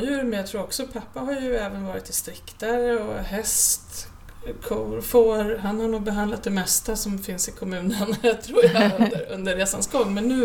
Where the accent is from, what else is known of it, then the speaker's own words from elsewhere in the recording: Rumby, Sweden; Och från början så var det här en klinik som fanns hemma i nedervåningen på vårt hus då, hemma i Rumby 1975.